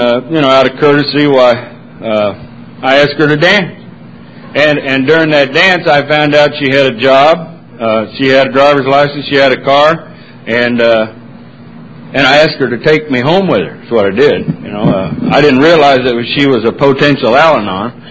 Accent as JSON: {"language": "English", "region": "Texas", "country": "United States", "tie": "born there", "said": "I was born in Texas, and that's not reason enough to be an alcoholic."}